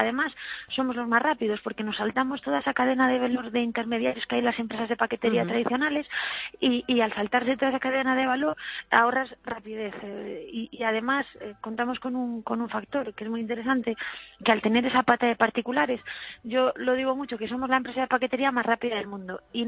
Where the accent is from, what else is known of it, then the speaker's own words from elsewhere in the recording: Galicia, Spain; accent: Galician; yo soy gallega, como se me nota en el acento, y como buena gallega lo que más me gusta en el mundo es comer